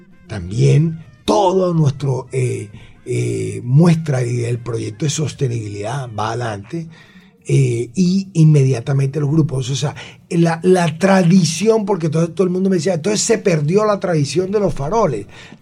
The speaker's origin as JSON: {"language": "Spanish", "town": "Barranquilla", "region": "Atlántico", "country": "Colombia", "said": "Yo como barranquillero, como director del carnaval"}